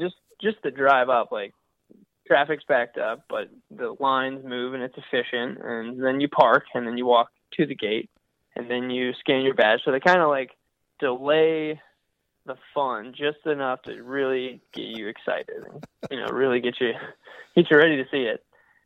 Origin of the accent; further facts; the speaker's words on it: Columbus, Ohio, United States; I grew up in Columbus, Ohio, but I'm proud to work here.